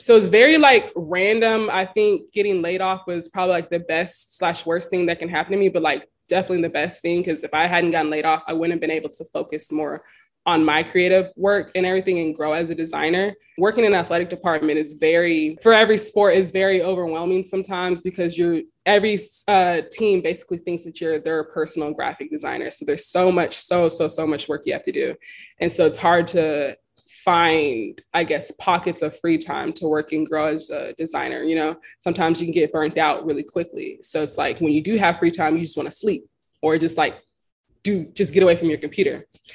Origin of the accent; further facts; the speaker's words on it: San Antonio, Texas, United States; Sorry, I'm from San Antonio. So I just was really trying to leave. You know, I was not trying to be in San Antonio for that long.